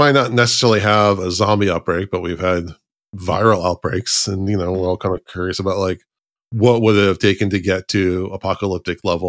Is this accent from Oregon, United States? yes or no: yes; Oregon, United States; now in California, United States; I'm from Oregon, but I had moved to California, so, like, I don't have any, like, deep root friends.